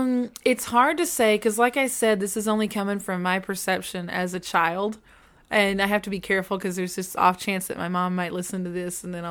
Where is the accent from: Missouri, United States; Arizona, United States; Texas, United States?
Texas, United States; College Station; also born or lived in Dallas; I was born in the Dallas area, but when I was super little, we moved to College Station, which is only like marginal East Texas.